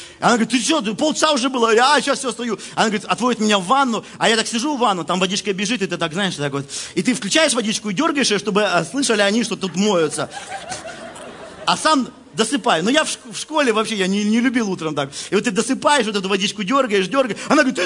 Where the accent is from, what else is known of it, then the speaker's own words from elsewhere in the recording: Russia; вот как россиянин, вот что на Украине намного вкуснее, чем в России, это еда.